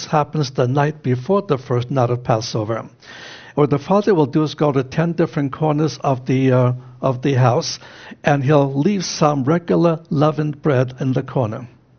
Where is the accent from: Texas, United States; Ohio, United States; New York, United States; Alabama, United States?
New York, United States; Brooklyn; I grew up in the Jewish neighborhoods of Brooklyn, New York, and bonfires were already burning